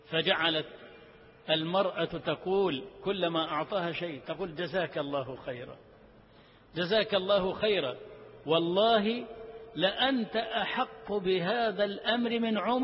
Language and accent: Arabic; Egypt